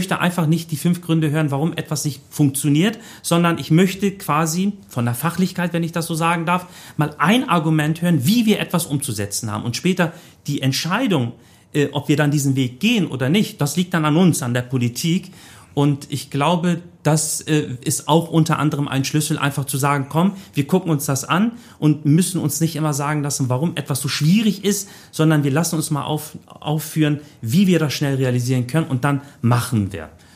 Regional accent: Hamburg, Germany; als ich in den 70ern, 80ern groß geworden bin in Ottensen

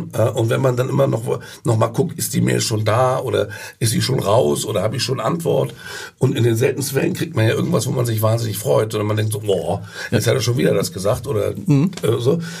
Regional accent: Hamburg, Germany; aber meine Familie wohnt hier und ich bin Hamburger

